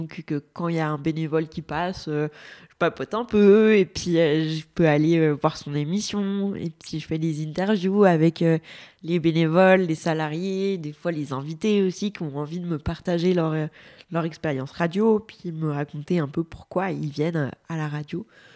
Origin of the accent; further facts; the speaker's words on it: Provence-Alpes-Côte d'Azur, France; j'ai travaillé à Mulhouse, je suis originaire du Var et je suis partie de Chamonix.